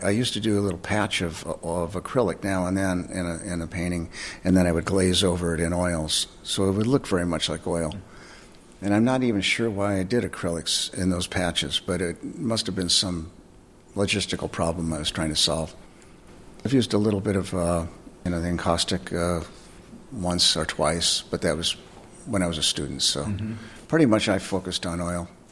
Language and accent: English; Illinois, United States; I was in a community north of Chicago. So I had ravines and shoreline.